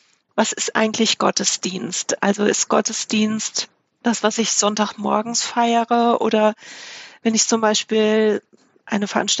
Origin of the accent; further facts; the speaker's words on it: Frankfurt, Hesse, Germany; also ich komme eigentlich aus Frankfurt